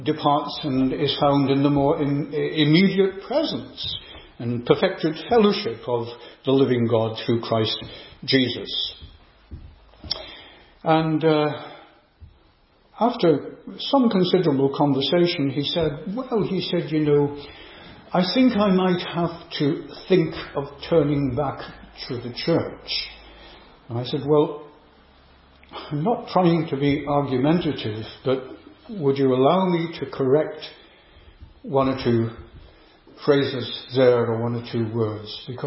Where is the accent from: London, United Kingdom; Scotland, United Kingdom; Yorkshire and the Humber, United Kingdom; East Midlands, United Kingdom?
Yorkshire and the Humber, United Kingdom; in one of my visits from ministering the word in Northern Ireland to my hometown in Yorkshire